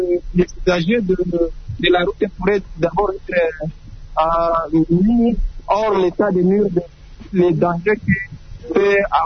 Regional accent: Bukavu, South Kivu, DR Congo; si je prends l'exemple d'ici chez nous à Bukavu

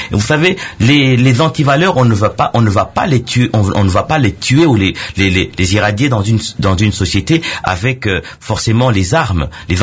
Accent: DR Congo; je pense en tant que Congolais et qui suit l'actualité que aujourd'hui ça a été restauré.

